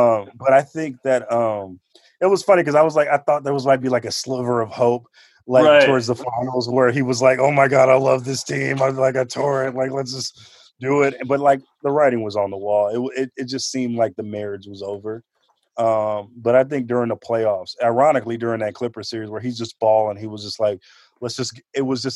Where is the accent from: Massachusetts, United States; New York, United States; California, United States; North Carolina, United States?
California, United States; Oakland; I'm from Oakland, man.